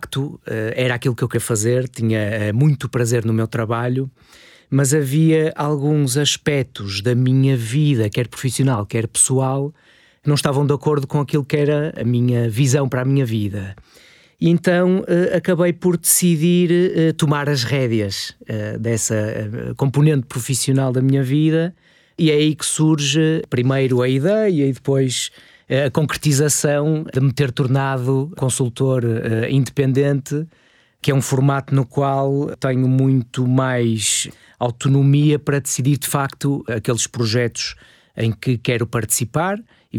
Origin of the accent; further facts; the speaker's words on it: Porto, Portugal; Eu sou do Porto, nascido e criado, e onde resido também atualmente. Tenho 37 anos